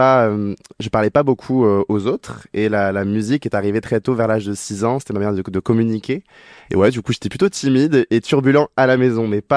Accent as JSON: {"language": "French", "town": "Vezin", "region": "Normandy", "country": "France", "tie": "born or raised there", "said": "Alors, moi, je viens de la campagne normande. J'ai une toute petite ville, c'est le Vezin, voilà, qui est tout près d'Avranches."}